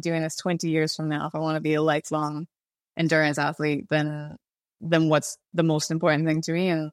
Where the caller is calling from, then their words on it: Scotland, United Kingdom; I am in the Highlands, just in my home. Yeah, Scottish Highlands.